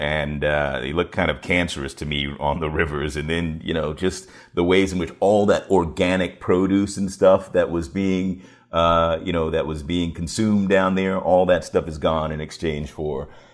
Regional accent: Washington, District of Columbia, United States; I grew up in Washington, D.C., but I spent a lot of time down in York County, Virginia.

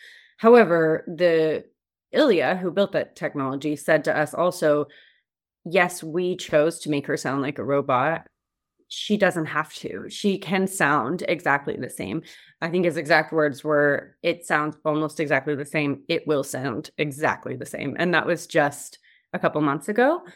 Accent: Texas, United States; I think I'm more likely to be impacted by something that is specific to me as a Texan woman

